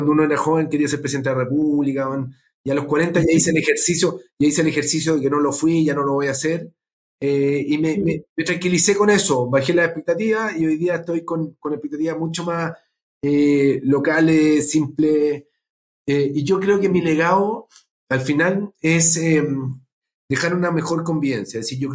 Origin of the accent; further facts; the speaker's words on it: Santiago, Santiago Metropolitan Region, Chile; born there; ¿En qué comuna nací? Nací en el Calvo Maquena, con lo cual debe ser comuna Santiago Centro, creo.